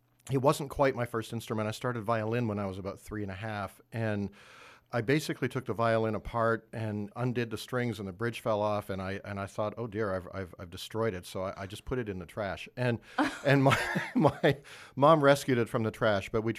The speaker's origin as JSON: {"language": "English", "town": "Vancouver", "region": "British Columbia", "country": "Canada", "tie": "born or raised there", "said": "I grew up in Vancouver, Canada"}